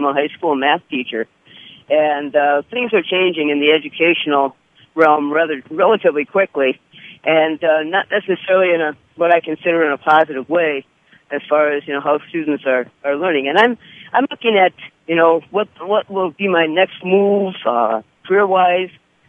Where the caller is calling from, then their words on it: Wisconsin, United States; No, Wisconsin.